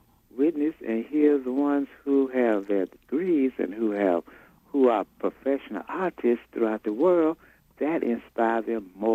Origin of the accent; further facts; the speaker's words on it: Texas, United States; I always tell the students I'm from the sticks of Texas.